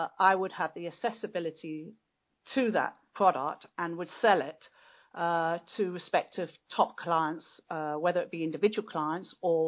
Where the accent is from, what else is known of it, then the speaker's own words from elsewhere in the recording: London, United Kingdom; born there; now in Surrey, United Kingdom; I'm actually from the UK, and I was born in London. I live in Surrey, which is not far from the centre of London either. It's very green where I live.